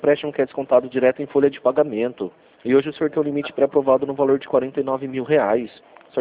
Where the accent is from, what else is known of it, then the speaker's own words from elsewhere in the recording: Rio Claro, São Paulo, Brazil; Eu sou daqui de Rio Claro